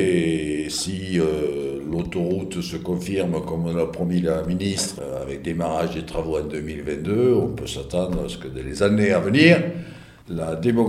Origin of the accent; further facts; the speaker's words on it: La Bruyère, Wallonia, Belgium; effectivement, je suis originaire de La Bruyère